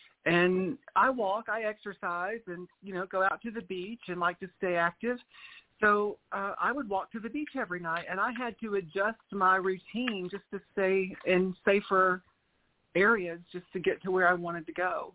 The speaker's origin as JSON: {"language": "English", "region": "Tennessee", "country": "United States", "lives_now": "California, United States", "said": "I'm from Tennessee originally."}